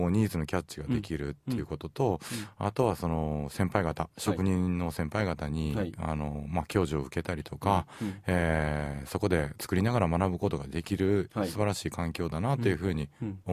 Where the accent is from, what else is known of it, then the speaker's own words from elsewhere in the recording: Osaka, Japan; born there; 生まれもまあ大阪なので